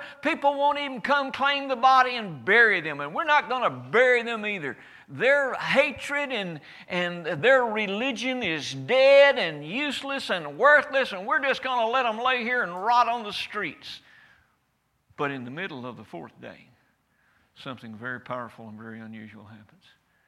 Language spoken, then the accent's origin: English; United States; I'm an American. I say that with great pride.